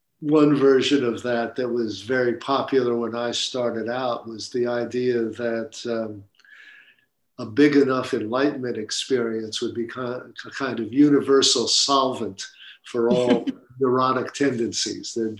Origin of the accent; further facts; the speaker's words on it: New York City, New York, United States; I say I'm a teacher, I'm a father, I'm a New Yorker.